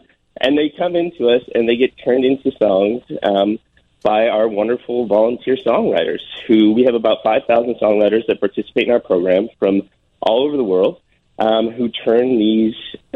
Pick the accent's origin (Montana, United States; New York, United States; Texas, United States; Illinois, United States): Illinois, United States; Lake Bluff; I'm from Chicago. I grew up in Lake Bluff, a northern suburb. I went to Lake Forest High School and then went on to Northwestern